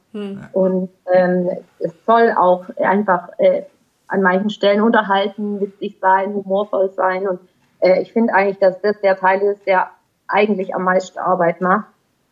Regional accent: Baden-Württemberg, Germany; ich komme aus der Nähe von Stuttgart, man hört es hier mir auch an. Hm. Und ich bin bei den Stuttgarter Jesus Freaks dazugekommen, habe in Stuttgart da gerade dann Abi gemacht und bin dann halt ausgezogen, weggezogen

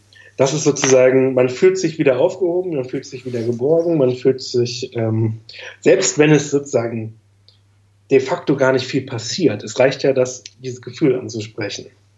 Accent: East Germany, Germany; wie gesagt, ich bin selber Ostdeutscher

